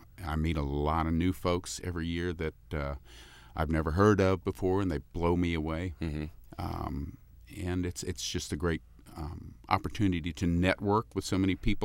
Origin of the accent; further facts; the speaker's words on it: Washington, District of Columbia, United States; born there; I grew up in a military family. My dad was career Air Force. I was born in Bowling Air Force Base in Washington, D.C.